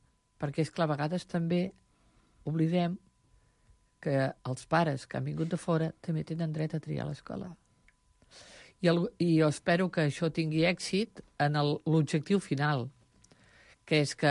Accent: Banyoles, Catalonia, Spain; jo sóc filla de Banyoles

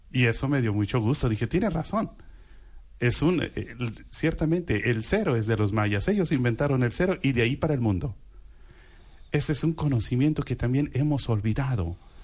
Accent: Mexico; Y yo, que soy mexicano.

